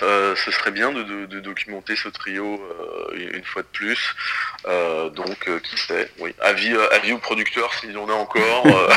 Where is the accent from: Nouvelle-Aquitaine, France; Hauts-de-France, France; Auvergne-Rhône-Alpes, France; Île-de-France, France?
Île-de-France, France; Paris; j'ai grandi à Paris, donc je l'ai entendu plein de fois